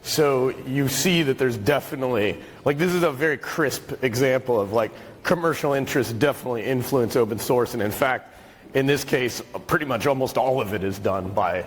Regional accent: United States; I'm American, so I have to think of everything as capitalism.

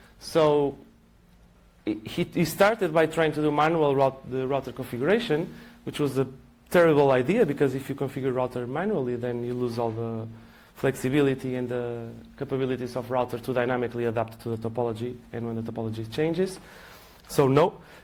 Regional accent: Portugal; English is a second language; I come from Portugal.

